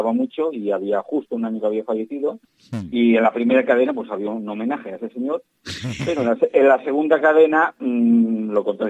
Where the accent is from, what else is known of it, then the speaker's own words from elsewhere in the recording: Valencian Community, Spain; yo de donde soy, la cadena autonómica se llamaba Canal Nou, y naciendo en el 89